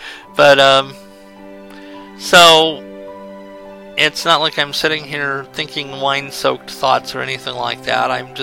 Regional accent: California, United States; because of being born and raised in California like I was. It'll be like going back home, back to my old stomping grounds in so many ways.

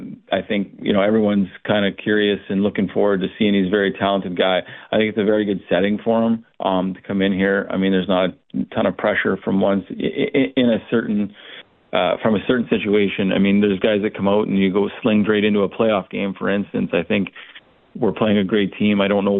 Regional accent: Canada; as a Canadian, you just think, you know, he's the greatest

